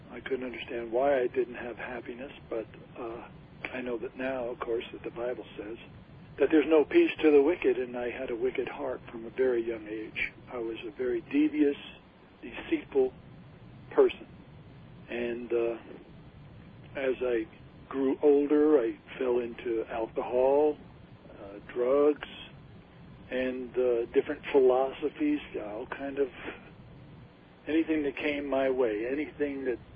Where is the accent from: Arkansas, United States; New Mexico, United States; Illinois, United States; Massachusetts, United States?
Massachusetts, United States; also born or lived in Missouri; I thought my trouble was because I was from Massachusetts, because I didn't like the people.